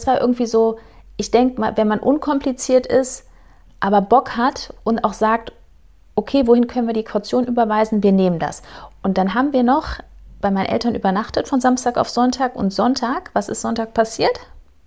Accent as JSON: {"language": "German", "town": "Cologne", "region": "North Rhine-Westphalia", "country": "Germany", "said": "wir kommen aus Kölle"}